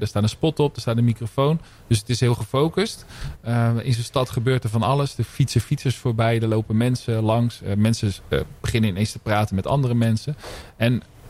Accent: Rotterdam, South Holland, Netherlands; born there; We zijn in gesprek met twee Rotterdammers. Mijn geboortestad.

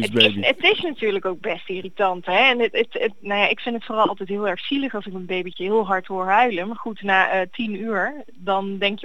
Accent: Netherlands; accent: soft G; En dat zal wel liggen aan mijn zachte G.

